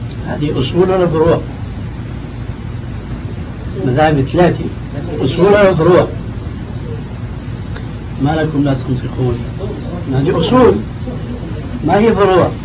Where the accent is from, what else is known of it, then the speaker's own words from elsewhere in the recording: Syria; أما جماهير الناس كما يقولون عندنا في سوريا